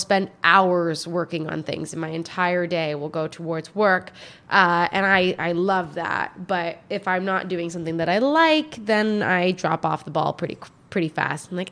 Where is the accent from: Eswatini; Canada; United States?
Canada; At the time, because I worked in wine and I was from Canada, it was really quite interesting because everybody thought that I knew a lot more than I did.